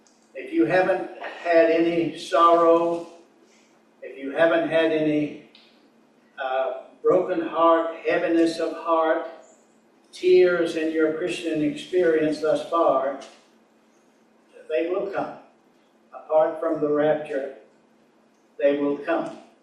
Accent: Richmond, Virginia, United States; I'm from Richmond, Virginia.

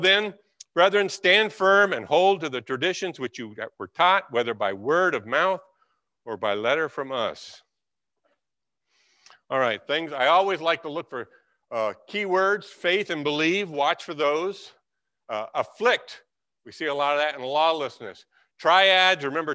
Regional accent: California, United States; I love that because I came from California. There's a Berean church in California.

